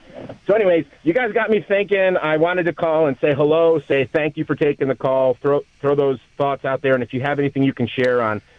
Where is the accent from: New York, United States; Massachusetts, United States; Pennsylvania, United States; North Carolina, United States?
New York, United States; Buffalo; moved away as an adult; I mean, I'm 51 years old now. I grew up in Buffalo, but have you know moved. Let's see, 30 years ago